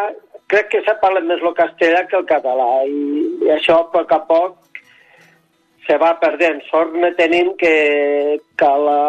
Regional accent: Catalonia, Spain; first language Aranese; sempre que en trobo algú de la Vall d'Aran, jo el primer que faig és expressar-me en aranès, que és la meva llengua

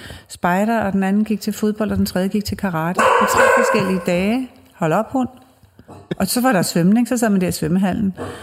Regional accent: Søllerød, Capital Region of Denmark, Denmark; Og det gør den jo også hjemme, der hvor jeg kommer fra.

